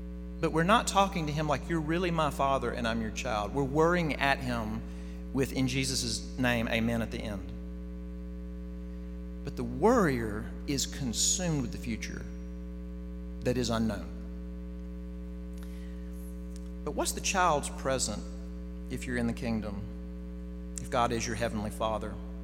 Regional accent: Jackson, Mississippi, United States; It's been so surreal to see my hometown in the news. I don't say that flippantly. I say it with a real heart for my hometown. What will become of Jackson?

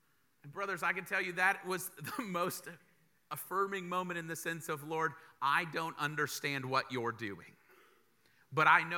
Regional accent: United States; born there; I'm an American. I was born there, but my Spanish is it's good

